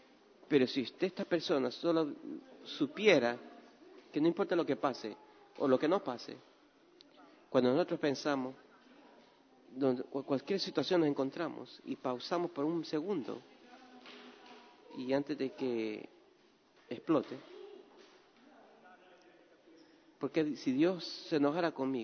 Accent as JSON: {"language": "Spanish", "country": "Nigeria", "second_language": "Spanish", "said": "esos son los nigerianos, como somos enojados, escandalosos, rudos"}